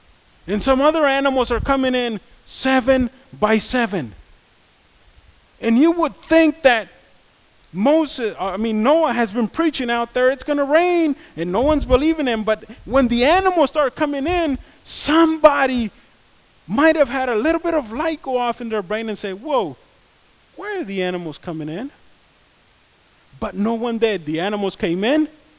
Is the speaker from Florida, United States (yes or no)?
no; Los Angeles, California, United States; I grew up in South Central LA. And I don't know how many of you have ever been to South Central LA. But it's a scary place.